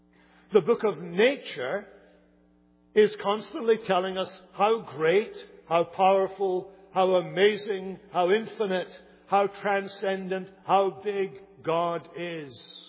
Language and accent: English; Hamilton, Scotland, United Kingdom; not far from Hamilton, where I grew up in Scotland.